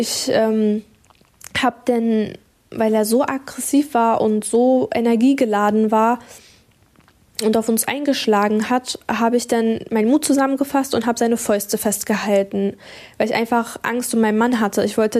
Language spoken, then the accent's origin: German; Magdeburg, Saxony-Anhalt, Germany; weil ich hier aufgewachsen bin und Magdeburg auch als meine Heimat sehe